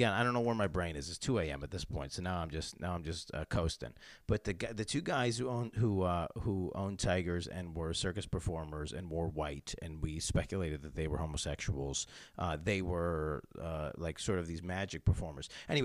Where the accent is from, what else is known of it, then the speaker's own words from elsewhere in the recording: Syracuse, New York, United States; But I grew up in Syracuse, New York, and down the street in Chittenango was the same thing as a guy who owned a private zoo.